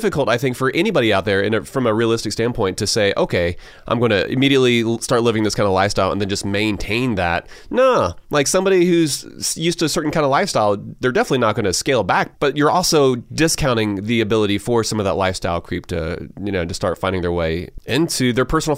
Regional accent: Georgia, United States; Like, as someone who is born and raised in Georgia, I have so many friends who would be offended

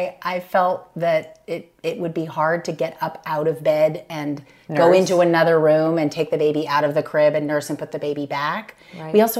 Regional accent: New York City, New York, United States; Sure. Well, for me, I grew up in New York City. My parents are in the theater business.

